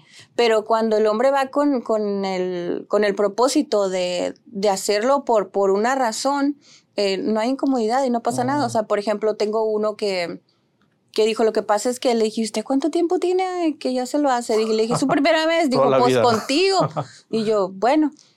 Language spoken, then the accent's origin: Spanish; Reynosa, Tamaulipas, Mexico; also born or lived in McAllen, United States; soy originaria, o sea, nací en McAllen, pero crecí en Reynosa, Tamaulipas.